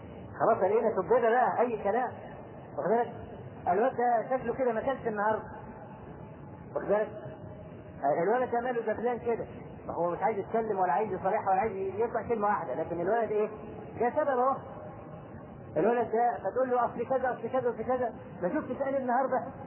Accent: Egypt; واحنا كمصريين أسد في الحاجات دي

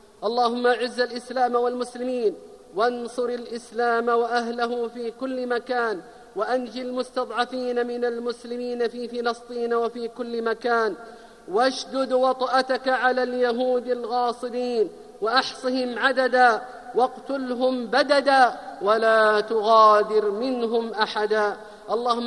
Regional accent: Saudi Arabia; واحفظ يا رب بلادنا المملكة العربية السعودية

